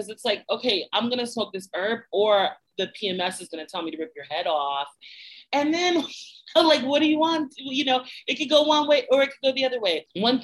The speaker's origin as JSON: {"language": "English", "country": "Jamaica", "said": "We're Jamaican, and that kind of like West Indian Dominican culture, like it's not surprising that they smoked weed."}